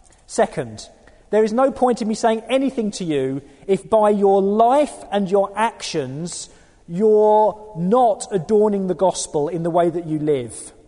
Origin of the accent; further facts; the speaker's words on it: Southend-on-Sea, East of England, United Kingdom; I'm originally from Southend-on-Sea, nearby here, and it's really good to be here.